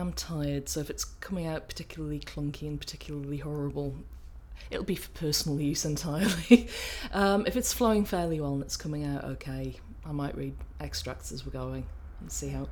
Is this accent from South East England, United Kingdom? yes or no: no; York, Yorkshire and the Humber, United Kingdom; I'm 38, just had my birthday, and I'm from York.